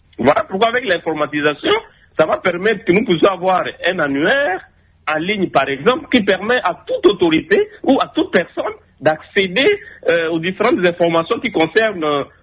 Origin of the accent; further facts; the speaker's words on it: DR Congo; chez nous, au Congo